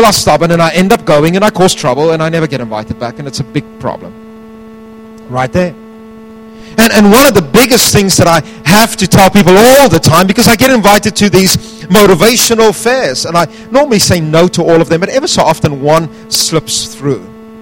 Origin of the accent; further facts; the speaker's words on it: South Africa; now in United States; Very often when I tell people, I'm from South Africa